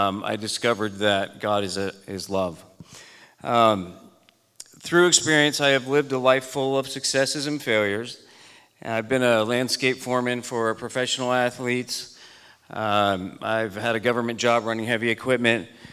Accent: Washington, United States; also born or lived in California / Tennessee / Maine / South Carolina; I'm from Washington. I'm actually from California, Tennessee, Maine, South Carolina, and Philadelphia.

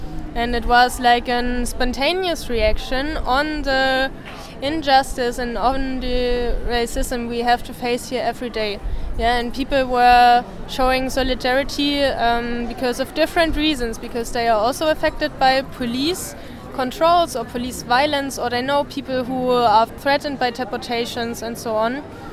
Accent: Leipzig, Saxony, Germany; I'm from Leipzig.

